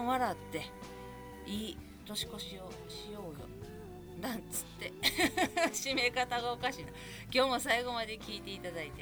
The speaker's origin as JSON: {"language": "Japanese", "town": "Kobe", "region": "Hyogo", "country": "Japan", "tie": "born or raised there", "said": "生まれ育った灘区の商店街が美味しいものがあるからって言ってわざわざそこまで電車に乗って買い物に行ってくれたりしてたんや。"}